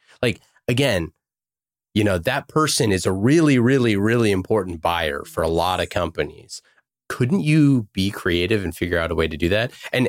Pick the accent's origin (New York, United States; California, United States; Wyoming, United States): California, United States; Oakland; Yeah, I was born and raised in Oakland.